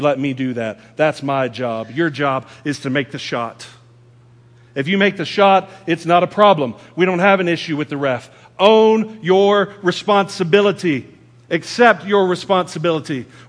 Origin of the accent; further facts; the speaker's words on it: Texas, United States; I've got a truck, I'm a Texan.